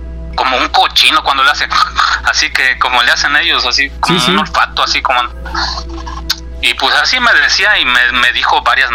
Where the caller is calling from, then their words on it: Ciudad Mante, Tamaulipas, Mexico; soy de Ciudad Mante, Tamaulipas.